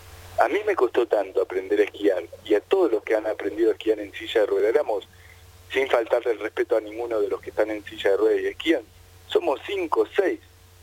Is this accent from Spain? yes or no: no; La Plata, Buenos Aires Province, Argentina; me tuve que volver a mi ciudad natal, la ciudad de La Plata, donde me operaron, donde hice rehabilitación